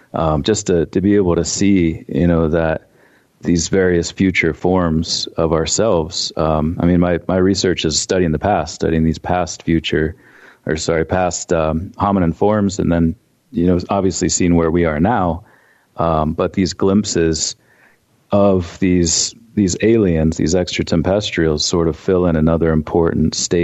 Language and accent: English; Ohio, United States; now in Montana, United States; I don't really remember much growing up in Ohio. I've been out here for 10 years